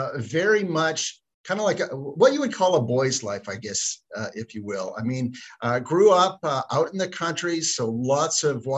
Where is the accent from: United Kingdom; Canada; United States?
Canada; Alberta; now in Vancouver, Canada; Where I grew up in Alberta, right in the foothills of the Rocky Mountains there, I had great views of mountains, and many of them have snow on them year round. Now that I live out here in the lower mainland of British Columbia and in the Vancouver area